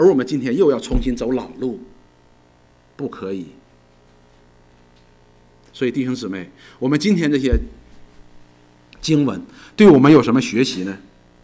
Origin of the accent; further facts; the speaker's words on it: China; 当天现在我们回到中国，我们都是中国人，我们都爱我们大陆的弟兄姊妹。